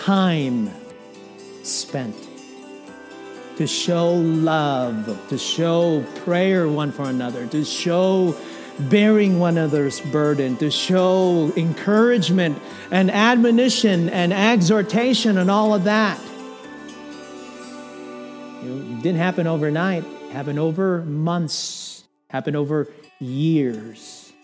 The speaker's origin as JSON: {"language": "English", "country": "Philippines", "tie": "born or raised there", "said": "I told them about how I got to know the Lord, how I got saved growing up in the Philippines and hearing the gospel for the first time."}